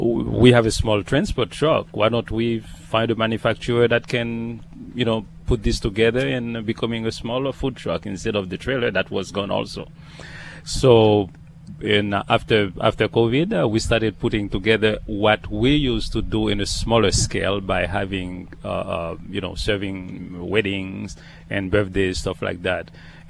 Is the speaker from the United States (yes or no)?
no; Haiti; moved away; I'm from originally from Haiti. I try to lose it at a certain time. But after 44 years here, I said, well, you know what, it's not going to go away.